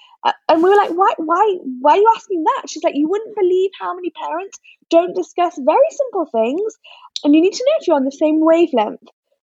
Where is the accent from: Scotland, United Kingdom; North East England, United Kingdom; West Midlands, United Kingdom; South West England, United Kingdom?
North East England, United Kingdom; Newcastle upon Tyne; moved away as an adult; also born or lived in London; now in Tel Aviv, Israel; I grew up in England. I grew up in Newcastle upon Tyne, and then I lived in London for a while, and then I moved to Tel Aviv.